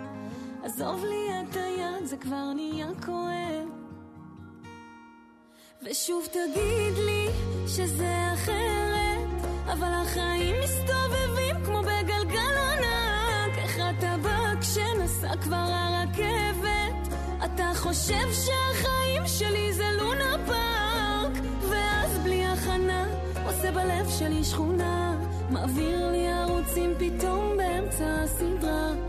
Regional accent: Morocco; קודם כל, מה נגד המזרחים? אני מזרחית.

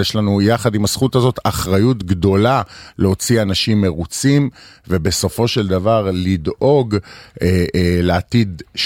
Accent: Haifa, Haifa District, Israel; אני יזם, חיפאי, אני ממקימי קבוצת מבנים, בעבר הייתי, אני מושרש בחיפה כי הייתי פה בחיי הלילה

